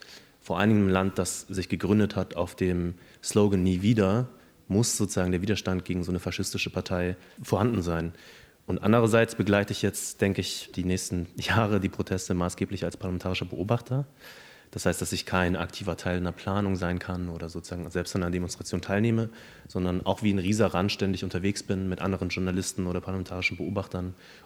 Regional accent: Riesa, Saxony, Germany; Und dann findet kurzfristig der AfD-Bundesparteitag in Riesa statt, meine alte Heimatstadt, wohin ich zurückkomme

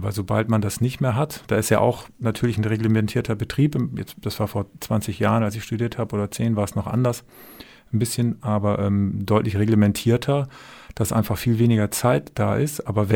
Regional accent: Emden, Lower Saxony, Germany; Ich bin selber aus Emden.

